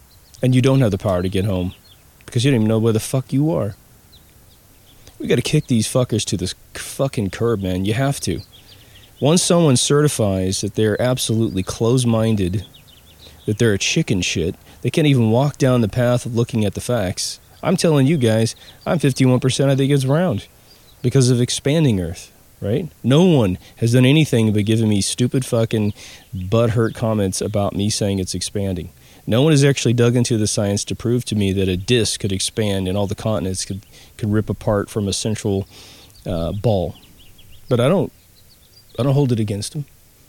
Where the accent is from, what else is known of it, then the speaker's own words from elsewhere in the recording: Kansas, United States; now in California, United States; I was always tortured with the story of Wizard of Oz because I'm from Kansas. And when I came to California, I always got two questions.